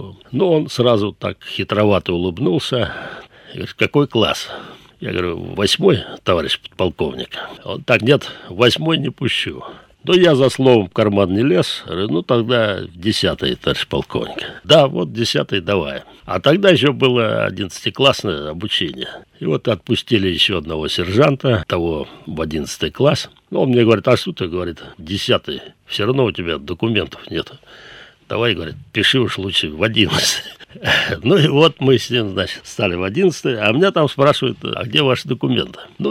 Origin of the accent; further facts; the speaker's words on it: Noginsk, Moscow Oblast, Russia; я коренной ногинец, родился в городе Ногинске